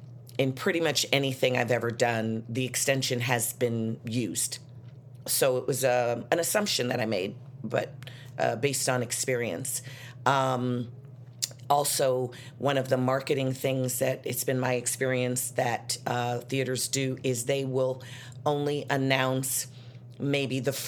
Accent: Chicago, Illinois, United States; I'm from Chicago, and I grew up that way because my grandmother worked at the hospital

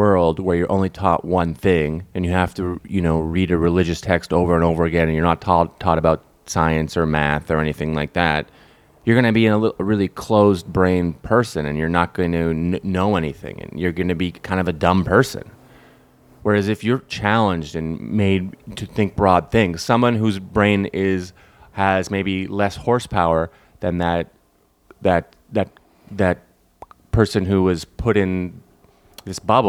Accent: Canada; because I'm from Canada and you have to take French until 9th grade, or until 10th grade

